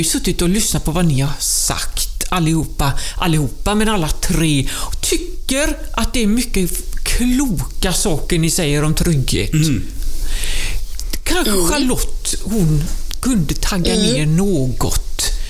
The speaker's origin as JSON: {"language": "Swedish", "town": "Partille", "region": "Västra Götaland County", "country": "Sweden", "said": "Nej, jag kommer inte från Hisingstrakten. Det är ju en fin ö att vara på. Men jag kommer från Partille."}